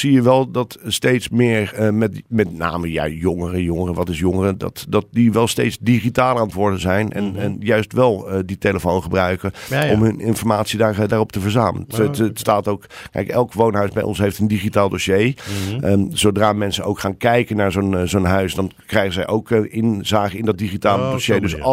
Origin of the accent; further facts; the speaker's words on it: Leiden, South Holland, Netherlands; ik ben geboren in Leiden. Daar een gedeelte van mijn jeugd doorgebracht. En ik heb mijn middelbare schooltijd heb ik daar doorgebracht.